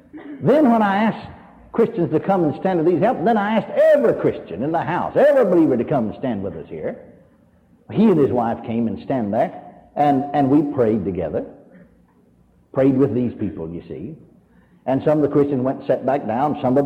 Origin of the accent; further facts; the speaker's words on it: Minneapolis, Minnesota, United States; When he said that, I thought to myself, you dummy. I'm from Minneapolis.